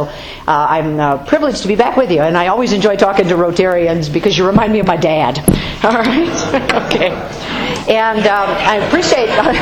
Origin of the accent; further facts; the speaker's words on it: Eureka, Montana, United States; I'm from Eureka. So didn't have too long a drive down here today.